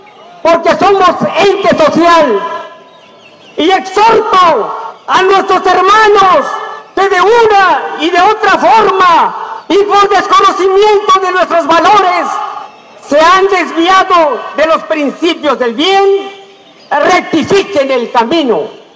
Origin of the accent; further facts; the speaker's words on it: Oaxaca, Mexico; Y es tiempo que nosotros como mexicanos, oaxaqueños y los pueblos del Istmo fusionemos nuestra fuerza